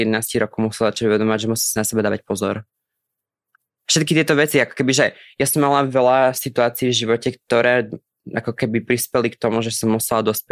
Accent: Spiš, Slovakia; Ja som zo Spiske.

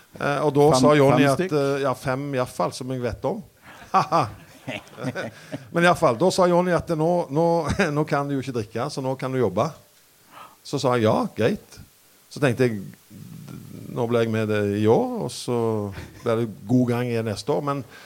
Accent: Randaberg, Rogaland, Norway; Jeg er fra Randaberg, faktisk. Ja. Stavanger.

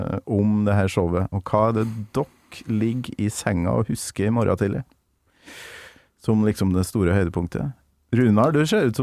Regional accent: Trøndelag, Norway; Og jeg som trønder har aldri sett dem I Trondheim.

